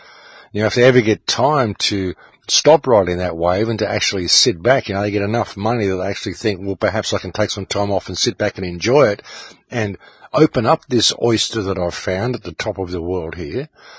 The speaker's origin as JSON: {"language": "English", "country": "Australia", "said": "Just because I'm an Australian and we love to swear."}